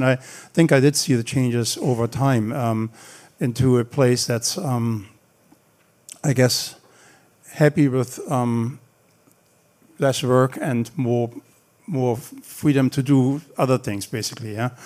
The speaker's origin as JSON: {"language": "English", "town": "Frankfurt", "region": "Hesse", "country": "Germany", "tie": "born or raised there", "also_born_or_lived": "Berlin", "second_language": "English", "said": "I was born in Berlin. I grew up near Frankfurt. I went to TU Berlin, basically."}